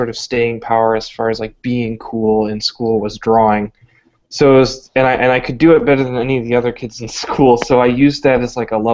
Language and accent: English; Massachusetts, United States; moved away as an adult; now in Chicago, United States; No, I grew up in Massachusetts, a little bit west of Boston. And I came out to Chicago for college.